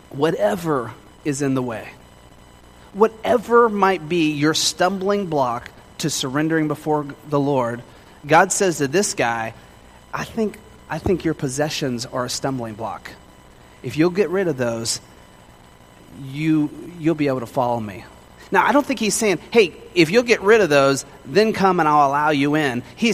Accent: Moreno Valley, California, United States; Where I grew up in Moreno Valley, California, we had a foyer.

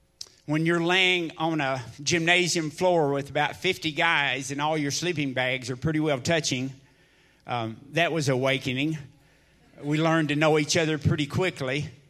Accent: Buffalo, Kentucky, United States; I was born in Buffalo, Kentucky, not far from here, and raised in Buffalo Baptist Church.

